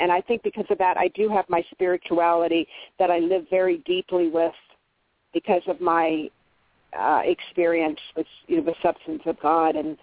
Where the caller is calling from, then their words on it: California, United States; I'm calling from California.